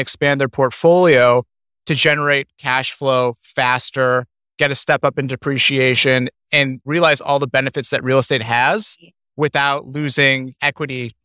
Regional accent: Denver, Colorado, United States; We're from Denver. So there's a huge snowstorm going on right now.

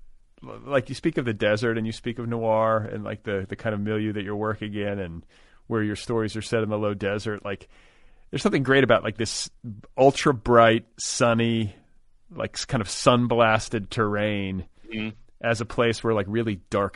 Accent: Wisconsin, United States; Yeah, there was a girl the town that I was raised in Wisconsin, it was right after we left.

